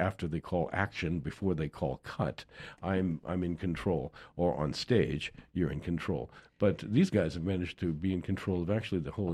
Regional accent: Boston, Massachusetts, United States; I mean, I left Boston. I mean, I grew up in Boston. It's a little bit rough and tumble

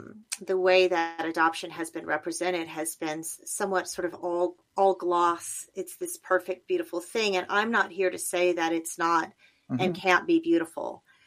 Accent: United Kingdom; born there; as you mentioned, I was born in the United Kingdom. I was placed into foster care as a baby.

